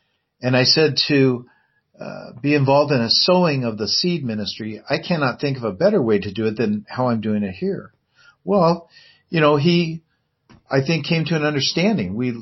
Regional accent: Seattle, Washington, United States; I was preaching in my hometown, Seattle, Washington, and I was out on the street there by Westlake Center.

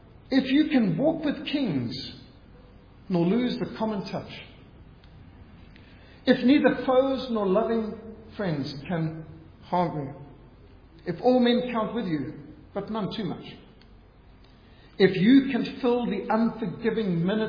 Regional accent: South Africa; I'm South African, but because my dad fought all 6 years of the Second World War in the Eighth Army, I've got a British passport too.

